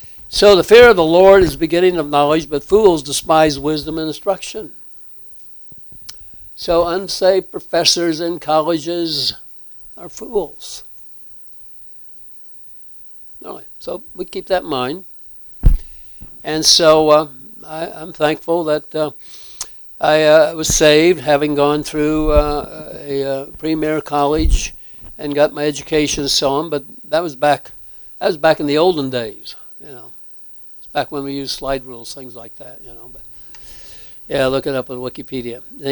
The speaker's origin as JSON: {"language": "English", "town": "Speedway", "region": "Indiana", "country": "United States", "tie": "born or raised there", "said": "So I remember growing up in Speedway, Indiana, and I didn't know that the name Mars Hill was in the Bible."}